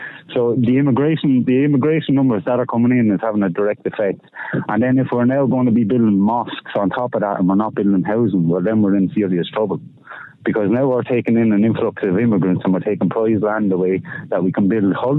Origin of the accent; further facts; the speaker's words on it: Ireland; me personally as an Irish man